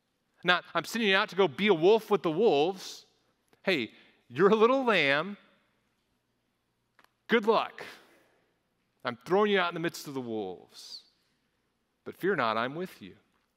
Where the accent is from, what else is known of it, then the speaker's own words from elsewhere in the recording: Midwest, United States; I'm a Midwesterner.